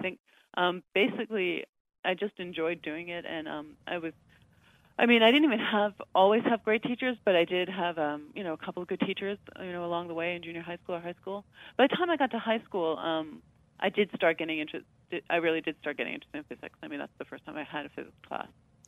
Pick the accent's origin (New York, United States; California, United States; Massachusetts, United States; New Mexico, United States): New York, United States; Queens; I grew up in Queens, in New York.